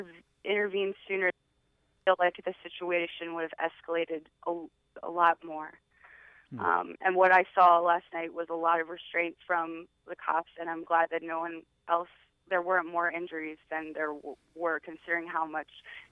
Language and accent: English; Baltimore, Maryland, United States; I've worked in the comic for years, and I'm back in my hometown of Baltimore.